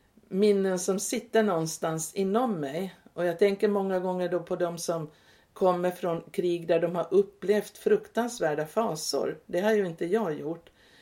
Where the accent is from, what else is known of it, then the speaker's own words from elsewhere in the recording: Turku, Southwest Finland, Finland; born there; Jag föddes i Åbo under kriget.